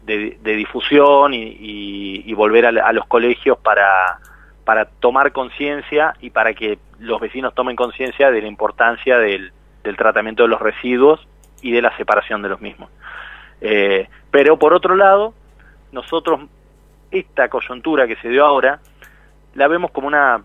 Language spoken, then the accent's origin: Spanish; Neuquén, Argentina; yo nací en Neuquén, y justo frente al lugar donde vivía había un terreno baldío muy grande